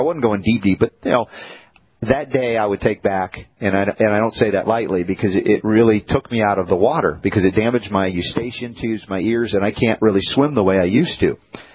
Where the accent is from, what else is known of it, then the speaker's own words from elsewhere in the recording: New York City, New York, United States; moved away; also born or lived in Southern US; Well, I was honorary because I was born in New York City, right? New Yorker. Look out. But I became a Southerner, grown up 30 years in the South.